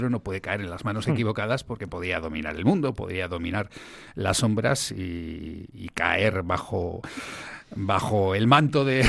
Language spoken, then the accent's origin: Spanish; Erandio, Basque Country, Spain; Hablo de una ciudad que es la mía, que es Bilbao. Yo soy de Erandio y lo llevo a gala, pero Bilbao es mi ciudad.